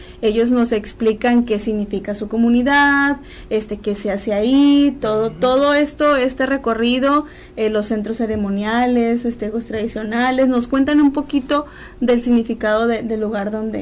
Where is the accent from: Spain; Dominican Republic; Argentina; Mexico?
Mexico; Goros 2, Sinaloa; Soy de Goros 2, en el municipio de Ahome, comunidad indígena.